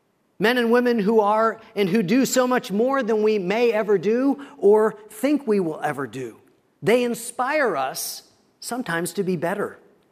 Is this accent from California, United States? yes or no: no; Pittsburgh, Pennsylvania, United States; I grew up in Pittsburgh in the 1970s